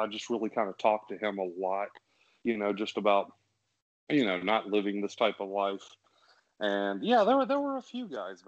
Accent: the South, United States; Personally, so I'm from the South. And if you don't know this about the South, it's we call it the Bible Belt.

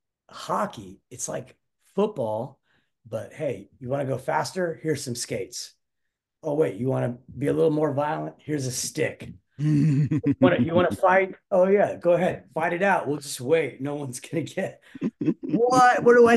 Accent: Florida, United States; Growing up in Florida. And I played sports. I played baseball and football.

